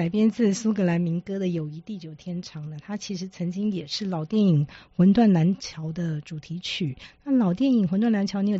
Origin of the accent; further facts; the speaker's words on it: Taiwan; 我们从小在台湾呢，都是听这个…长大的